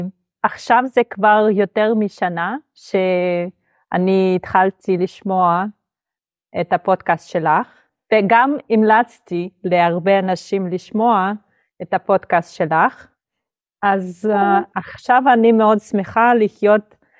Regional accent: Moscow, Russia; Hebrew is a second language; now in Herzliya, Israel; במקור אני מרוסיה, ממוסקבה, עליתי לארץ בשנת 2022 ביוני, ועכשיו אני גרה בהרצליה, זה עיר יחסית קטנה ליד תל אביב, ליד גם חוף ים.

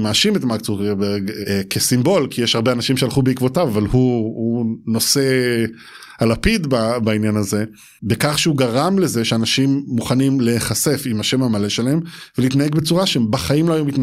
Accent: United States; moved away as an adult; also born or lived in Israel / Cleveland / Maryland; עברנו לקליבלנד, ארצות הברית, בהמשך עבד בתעשייה האווירית ועברנו למרילנד. רוב ילדותי עברה בארצות הברית

